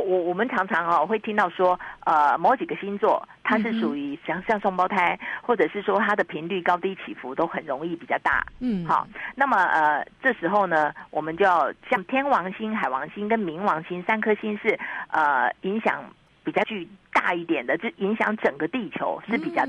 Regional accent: China; 这是我们中国人的。

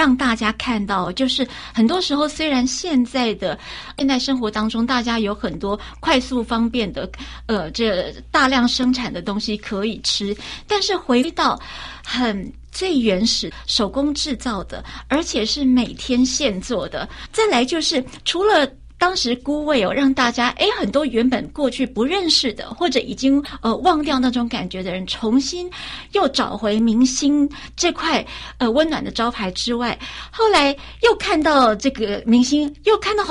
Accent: Taiwan; 那我们台湾这边的说法

